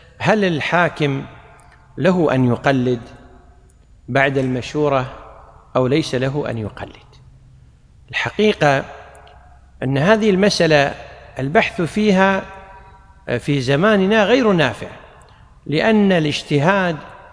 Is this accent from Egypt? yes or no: no; Kuwait; والقاضي عندنا في الكويت غالبا القضاة لا أحد منهم يفتي بمذهب مالك في الطلاق